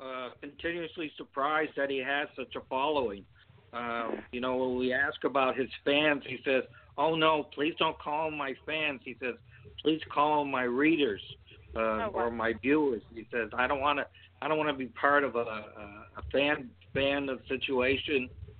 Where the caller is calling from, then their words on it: Massachusetts, United States; In Massachusetts, Western Massachusetts. It's 10:45 our time here.